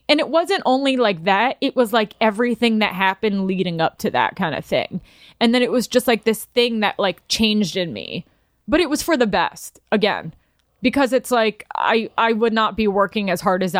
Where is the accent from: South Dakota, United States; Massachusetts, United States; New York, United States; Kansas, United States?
New York, United States; yes, I am from New York. You know, I am street smart in a lot of ways